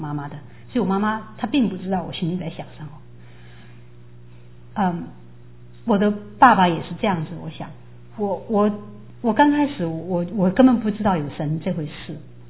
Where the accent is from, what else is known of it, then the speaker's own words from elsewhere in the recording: China; 我想我是从大陆来的，我跟每一个从大陆来的一样，从小就受的是啊一种无神论的教育。